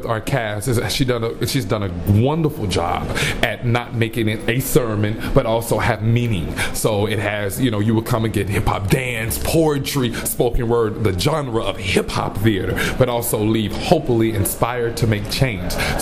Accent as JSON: {"language": "English", "region": "the South", "country": "United States", "said": "I'm originally from the South"}